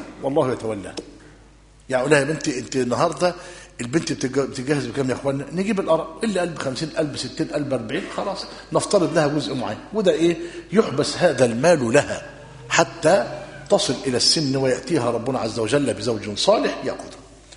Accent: Egypt; طب عندنا في مصر الامر اختلف

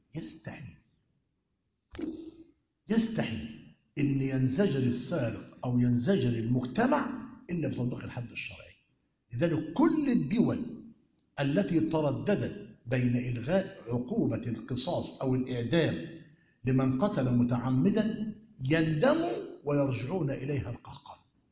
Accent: Egypt; هي طبعا في إشكالية كبيرة عندنا في مصر

